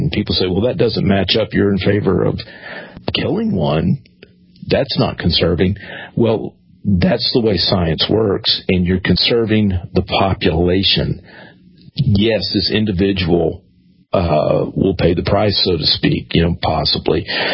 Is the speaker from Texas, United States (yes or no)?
yes; Texas, United States; growing up in Texas and, you know, speaking for myself and others, you don't shoot anything on two legs.